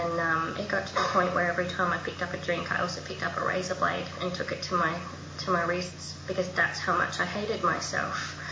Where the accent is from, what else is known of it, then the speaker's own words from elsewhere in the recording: Adelaide, South Australia, Australia; also born or lived in Melbourne; I grew up in Adelaide, and I moved to Melbourne.